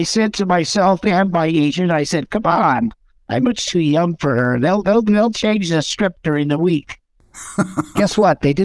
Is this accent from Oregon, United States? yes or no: no; California, United States; When I was a kid growing up in the East Bay, we used to go to Orinda.